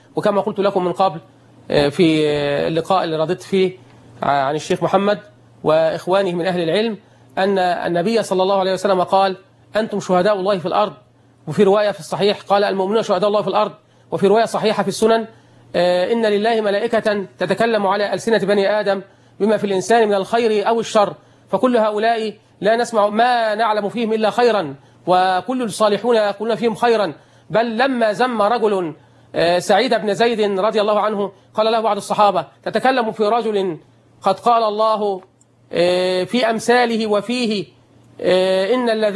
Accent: Egypt; كتب الحديث اللي في أوروبا محفوظة، كما عندنا في مصر

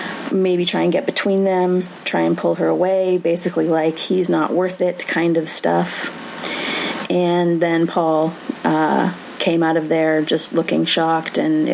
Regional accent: Canada; I talked about being Canadian and everything.

